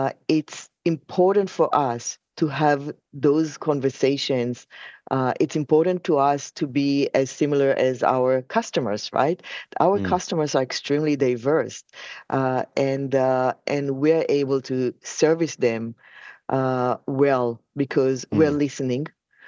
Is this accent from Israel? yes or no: yes; Israel; I'm from Israel.